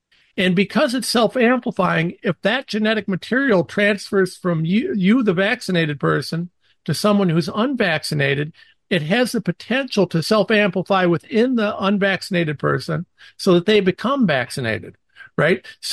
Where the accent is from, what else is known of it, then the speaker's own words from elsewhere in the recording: Old Town, Ohio, United States; You know, so I'm a nobody from Old Town, Ohio. I live in the same office, the same place, the same stuff as I was when we started.